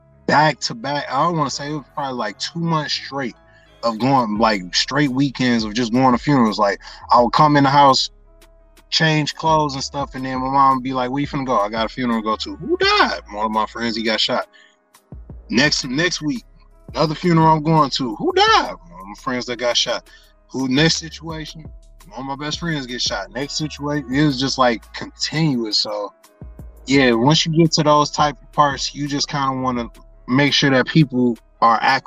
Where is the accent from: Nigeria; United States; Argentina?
United States; Michigan; I am from the Wood Street neighborhood, so I'm from Amity Ave. Everybody knows me from being from that area and everything, so that's big in my heart.